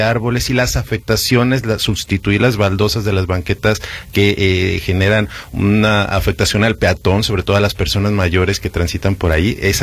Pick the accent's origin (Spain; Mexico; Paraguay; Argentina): Mexico; Guadalajara, Jalisco; Yo creo que como tapatías, tenemos que concientizarnos de que el espacio público no es nada más del automóvil